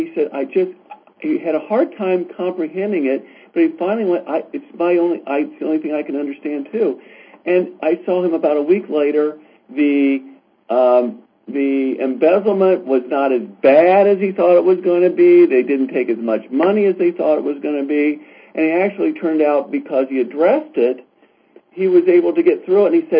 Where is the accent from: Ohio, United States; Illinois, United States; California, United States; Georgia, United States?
Ohio, United States; because I'm from Ohio where they have just nothing but corn and cows, and I wasn't used to these things called coyotes.